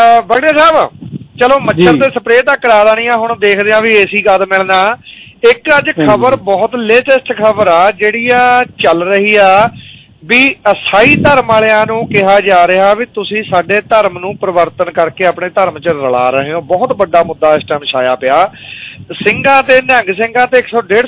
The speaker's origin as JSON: {"language": "Punjabi", "town": "Majra Manna Singh", "region": "Punjab", "country": "India", "tie": "born or raised there", "said": "ਮੇਰਾ ਪਿੰਡ ਮਾਜਰਾ ਮੰਨਾ ਸਿੰਘ ਕਨਿਆਣ ਦੇ ਨਾਲ, ਮਾਜਰੀ ਸ਼ੂਗਰ ਮਿਲ ਦੇ ਨਾਲ, ਲੋਹ ਸ਼ੂਗਰ ਮਿਲ ਦੇ ਨਾਲ"}